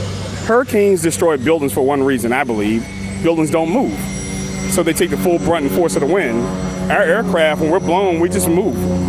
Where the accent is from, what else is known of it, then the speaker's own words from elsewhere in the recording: New Orleans, Louisiana, United States; moved away as an adult; I'm from New Orleans originally, and when Katrina hit, I was living and working up in Illinois, and I kind of felt as though it was time to come home and do my part.